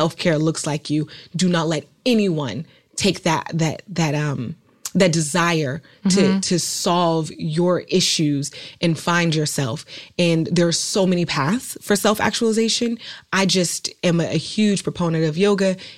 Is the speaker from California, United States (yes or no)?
yes; Oakland, California, United States; I'm from a very violent city. I'm from Oakland, California.